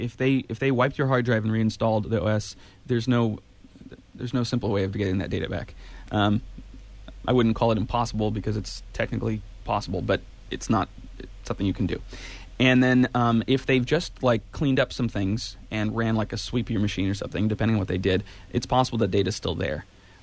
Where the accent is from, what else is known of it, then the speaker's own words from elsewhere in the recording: Ben Lomond, California, United States; From my hometown of Ben Lomond, Aya, welcome.